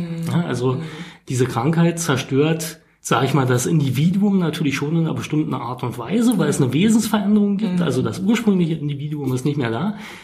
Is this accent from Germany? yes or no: yes; Frankfurt, Brandenburg, Germany; now in Berlin, Germany; Ich hatte sie wohnt in Frankfurt-Oder ursprünglich, in meiner Heimatstadt.